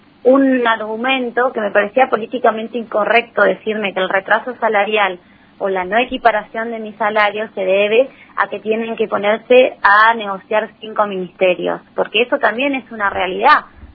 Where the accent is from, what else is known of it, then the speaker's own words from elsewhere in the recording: Argentina; creo que acá como argentinos, que algo está erradicado